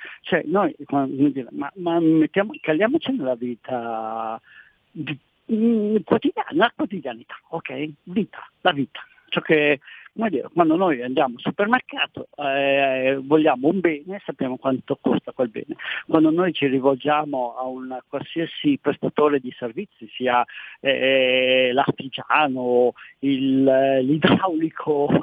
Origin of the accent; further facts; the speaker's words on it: Lombardy, Italy; parlando da lombardo ovviamente